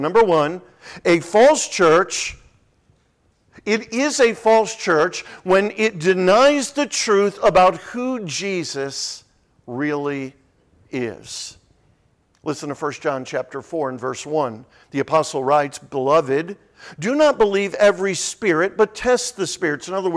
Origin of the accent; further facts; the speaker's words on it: New England, United States; And I hadn't seen any of that growing up in New England.